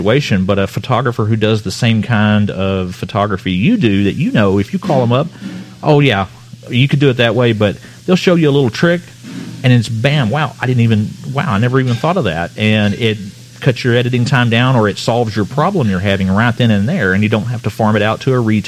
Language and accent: English; Oklahoma City, Oklahoma, United States; you see somebody else from, I mean, Oklahoma City, and you go, hey, I'm from Oklahoma City too.